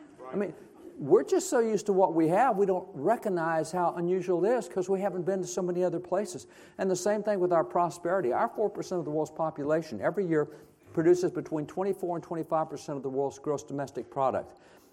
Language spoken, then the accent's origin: English; Texas, United States; I'm a cowboy from Texas, really simple life.